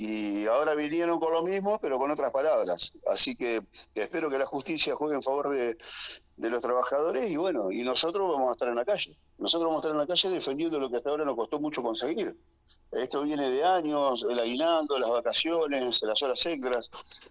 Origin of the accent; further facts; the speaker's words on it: Argentina; como pueblo, como ciudadanos, como habitante argentino